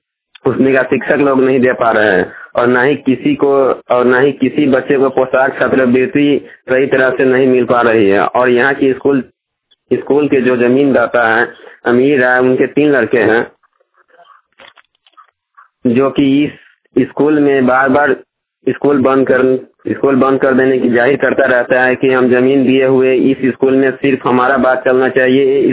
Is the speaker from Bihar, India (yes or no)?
yes; Lappi, Bihar, India; Bihar Sitamarhi district Bariyarpur ward number 15 लप्पी गांव का निवासी हूं।